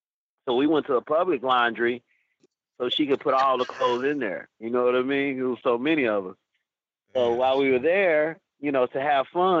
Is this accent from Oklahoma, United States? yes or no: yes; Tulsa, Oklahoma, United States; Oh man, my life growing up in Tulsa was pretty cool.